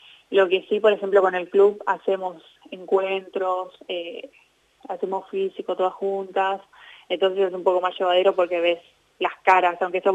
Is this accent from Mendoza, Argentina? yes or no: no; Avellaneda, Buenos Aires Province, Argentina; Justo de la zona que soy yo de Avellaneda hay muchos casos